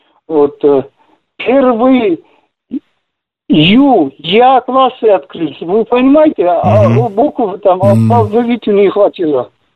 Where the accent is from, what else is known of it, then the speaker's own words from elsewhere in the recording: Kazakhstan; Я сам казах, но владею русским и иностранными языками.